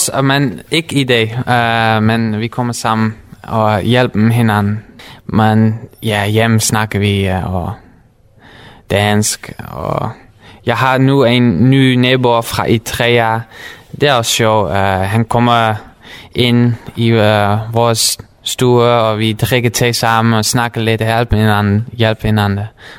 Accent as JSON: {"language": "Danish", "country": "Netherlands", "second_language": "Danish", "lives_now": "Denmark", "said": "fordi jeg kommer fra Holland, og jeg snakker også tysk, hollandsk, tysk, engelsk, lidt spansk."}